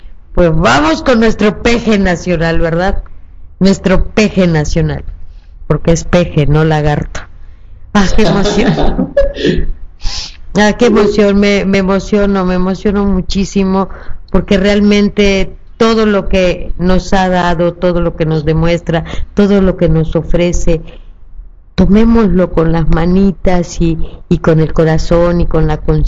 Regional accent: Mexico

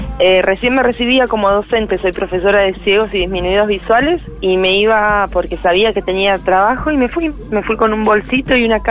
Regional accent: Buenos Aires, Argentina; Mi familia vive y yo nací en Buenos Aires, me crié en Palermo, hice el secundario en Palermo, hice un profesorado en Palermo, hice todo allá.

